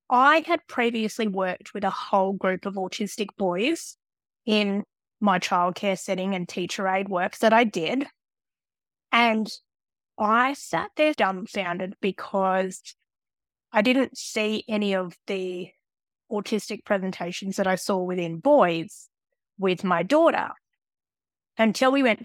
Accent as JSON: {"language": "English", "town": "Melbourne", "region": "Victoria", "country": "Australia", "tie": "born or raised there", "said": "So when I was a child, we grew up in Melbourne."}